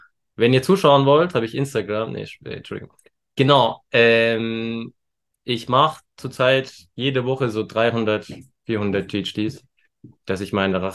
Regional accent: Turkey; Nee, Spaß, also ich bin Türke.

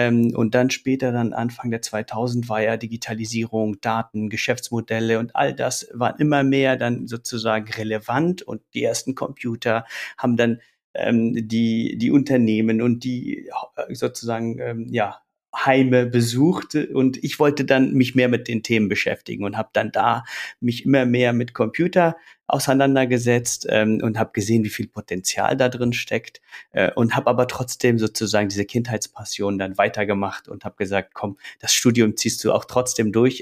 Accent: Iraq; now in Germany; habe ich einen Migrationshintergrund, komme aus dem Irak, bin Kurde

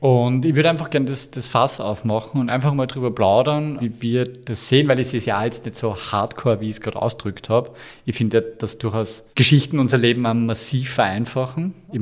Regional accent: Upper Austria, Austria; da wo ich herkomme, vom Traunsee

